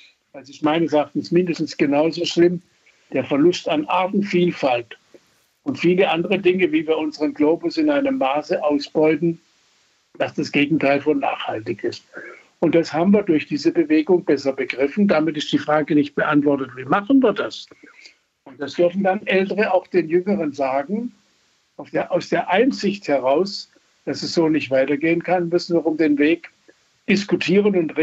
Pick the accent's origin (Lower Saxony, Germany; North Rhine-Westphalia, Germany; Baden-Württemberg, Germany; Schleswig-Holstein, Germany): Baden-Württemberg, Germany; Ich bin Protestant, ich stamme aus dem Schwarzwald